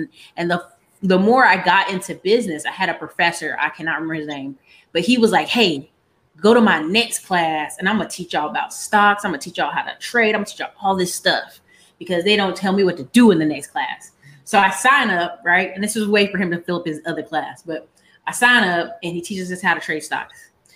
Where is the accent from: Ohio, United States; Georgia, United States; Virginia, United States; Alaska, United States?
Alaska, United States; So the best way to explain it is I am a military kid. Parents both did military. Mom did 26 years. So they got to live in some really cool places. My brother got Germany and all this other stuff overseas. But by the time we were born, we got Alaska